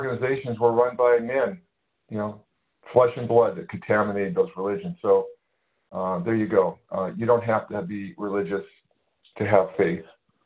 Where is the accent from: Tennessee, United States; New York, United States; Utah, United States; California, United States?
California, United States; I'm from California.